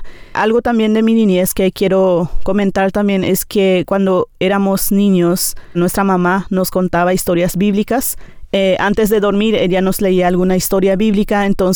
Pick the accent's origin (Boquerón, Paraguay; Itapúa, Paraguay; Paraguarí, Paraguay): Boquerón, Paraguay; Campo Alegre; first language Nivaclé; Spanish is a second language; Mi idioma materno es el Nivacle, por lo tanto, en nuestra casa nosotros hablamos nuestro idioma materno. Después regresamos a Campo Alegre, después de los estudios de mi papá. Entonces hice mi primaria en la escuela de Campo Alegre.